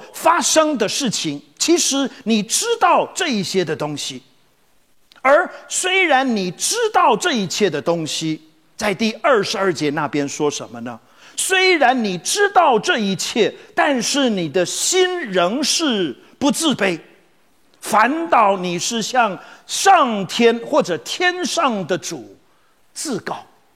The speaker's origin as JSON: {"language": "Chinese", "country": "Taiwan", "said": "我们台湾话说大背哈"}